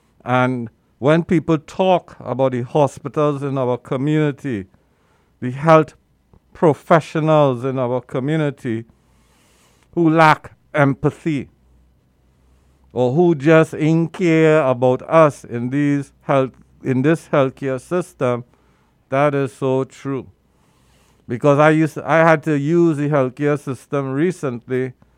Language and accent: English; Brooklyn, New York, United States; I said, I'm from Brooklyn, New York. Yeah, because this is my home now, brothers. Yeah, in Bushwick.